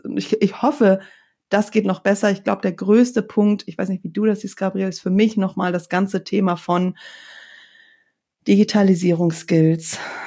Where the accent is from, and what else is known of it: Lauenburg, Schleswig-Holstein, Germany; born or raised there